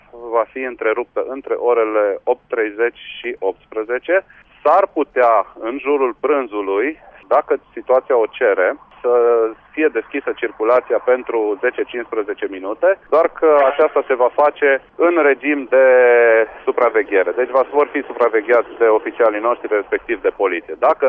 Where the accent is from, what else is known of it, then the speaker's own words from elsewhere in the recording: Caraș-Severin, Romania; Nu suntem timișoreni, de bază noi suntem cărășeni, sprijiniți de toți colegii din Reșița